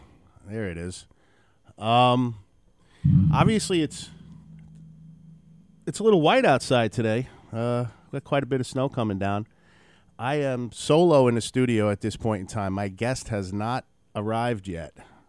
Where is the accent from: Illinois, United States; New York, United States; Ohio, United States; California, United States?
New York, United States; due to my driving experiences when I grew up in Queens, I kind of know how to navigate those roads